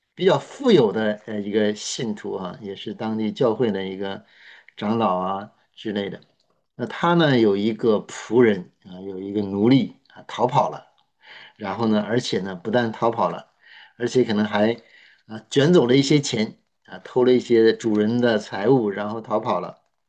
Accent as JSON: {"language": "Chinese", "country": "China", "said": "我们中国人说，哎，求他来办这件事情啊"}